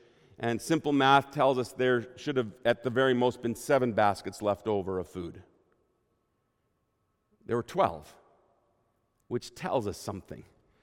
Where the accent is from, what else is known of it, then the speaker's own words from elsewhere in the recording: Germany; there were times growing up in Germany where we just didn't have a lot.